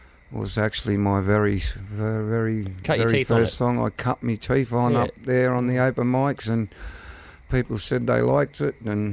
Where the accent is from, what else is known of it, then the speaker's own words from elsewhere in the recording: Australia; I was born and bred in Australia, but I'm from Italian descent.